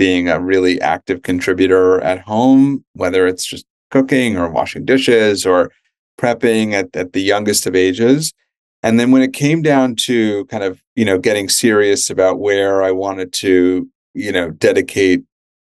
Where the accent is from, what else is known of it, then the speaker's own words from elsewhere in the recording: New York, United States; So I grew up in New York. My mom is Canadian. My father was born in Germany and then emigrated to the US during the war. So European Canadian parents raised in New York.